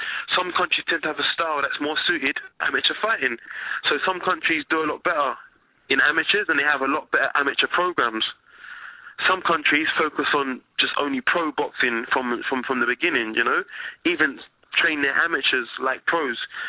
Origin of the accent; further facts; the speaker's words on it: England, United Kingdom; I'm English. I'm English. I was born in England.